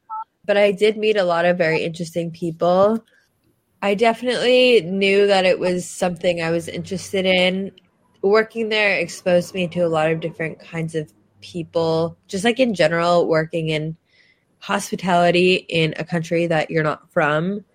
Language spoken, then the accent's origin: English; New York, United States; moved away as an adult; now in Israel; I am originally from New York. I made Aliyah 4 years ago today, actually.